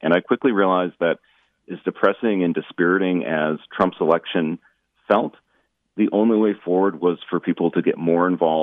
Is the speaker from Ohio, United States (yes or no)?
no; Northfield, Minnesota, United States; I was precinct chair in Northfield, my hometown, before I could vote.